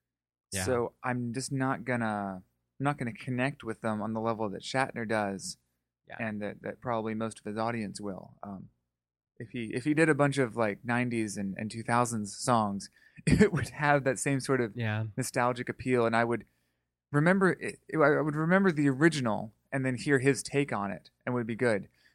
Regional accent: United States; I am an American. So I am forced to fend with country music from time to time.

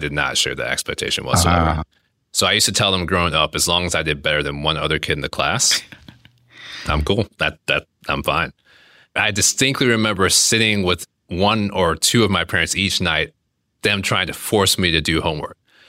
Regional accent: Atlanta, Georgia, United States; born or raised there

